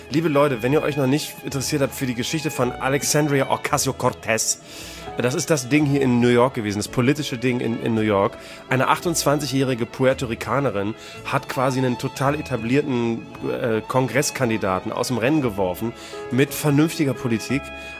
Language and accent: German; Bremen, Germany; Nee, hab ich bei uns früher in Bremen-Nord, ja. Da wo ich aufgewachsen bin, sagte man Kalabums.